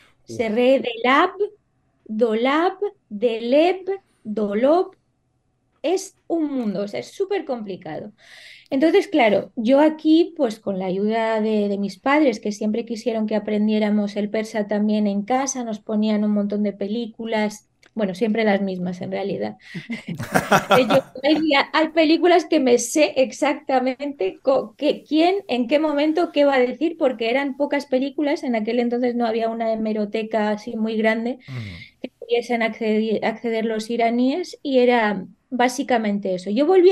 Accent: Spain; also born or lived in Tehran; Yo, a ver, yo soy una falsa iraní, en realidad. ¿Por qué? Porque yo nací en Teherán y recién nacida, o sea, yo tenía 4 meses cuando me cogió mi mamá con mi hermana, nos subimos al avión y vinimos a España

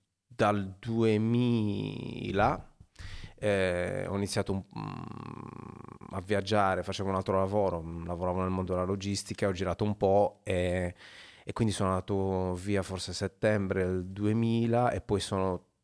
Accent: Macomer, Sardinia, Italy; moved away as an adult; now in Turin, Italy; non sono cagliaritano, cioè c'è questa differenza. Però io sono sempre stato molto sincero e sono molto legato alle mie origini, quindi dico sempre, sono di Macomer

